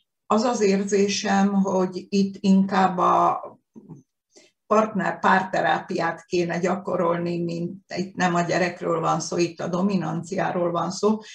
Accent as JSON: {"language": "Hungarian", "town": "Dunajská Streda", "region": "Trnava Region", "country": "Slovakia", "tie": "born or raised there", "said": "én Dunaszerdahelyen nőttem fel"}